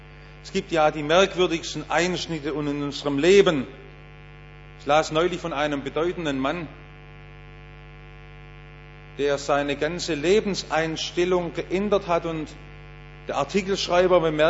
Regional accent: Germany; Nun bin ich nicht Jude wie Paulus, ich bin Deutscher, und wir Deutschen müssen einfach so ein großes Wort, das Paulus sagt, zerhacken.

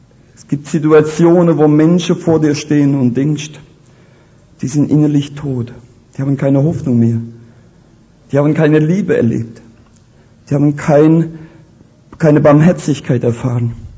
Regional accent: Rhineland-Palatinate, Germany; ich komme aus der Pfalz, das ist so ein Konkurrenzland mit dem Schwabenländler

